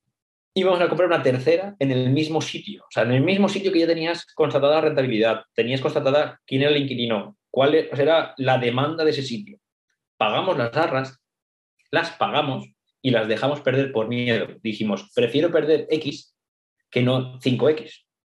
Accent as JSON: {"language": "Spanish", "country": "Spain", "said": "somos nosotros los españoles, que también somos más o menos del mismo perfil, negociantes hasta la última"}